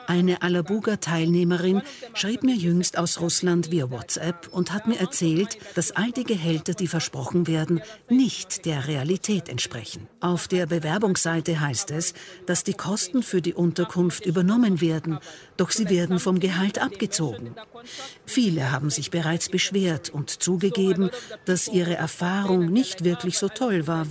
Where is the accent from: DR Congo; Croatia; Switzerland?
DR Congo; ich komme aus der Demokratischen Republik Kongo.